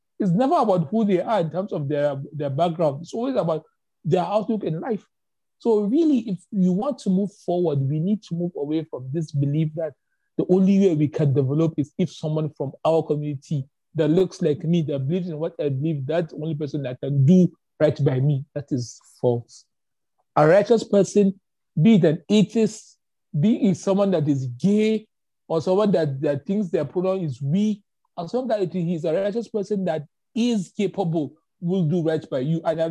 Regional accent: Kaduna, Kaduna State, Nigeria; Yoruba, whose mother is from Edo State, who the person that raised me is Fulani. I grew up in Kaduna. So really, my blood runs thick with Nigeria. I have different kind of Nigerians in my background.

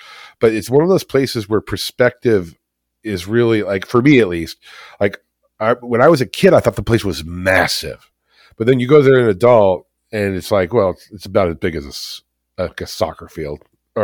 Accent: California, United States; Add that to the list of being lucky and growing up in Orange County on our street or whatever else.

